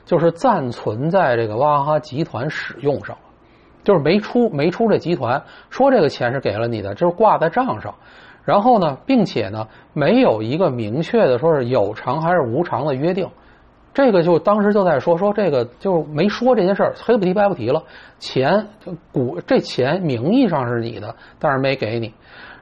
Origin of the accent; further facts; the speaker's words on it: Beijing, China; accent: Beijing; 按我们北京话叫半不啰啰的